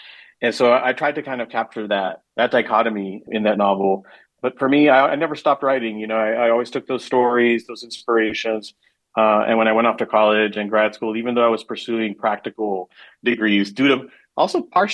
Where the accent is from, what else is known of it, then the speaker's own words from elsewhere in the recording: Brownsville, Texas, United States; it's fiction, but I drew a lot from my own experiences growing up on the border.